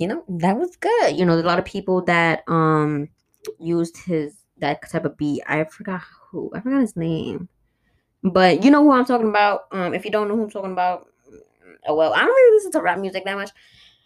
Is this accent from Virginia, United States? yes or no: no; New York, United States; again, like I said, I'm from New York, and literally when … was alive, I would listen.